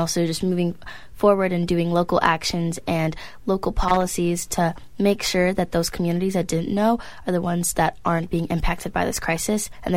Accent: Midwest, United States; Yeah, so growing up in the Midwest, I always saw extreme snow conditions, and there is a pipeline being built a few hours away from my home.

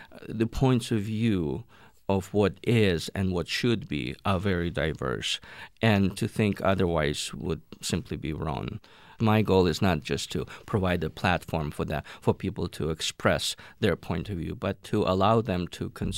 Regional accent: Berdychiv, Zhytomyr Oblast, Ukraine; now in United States; I was from this city called Berdichev. It's a very old, very historic little town, but at one point it was predominantly Jewish, at other points it was predominantly Polish, and then Russian, and then Ukrainian.

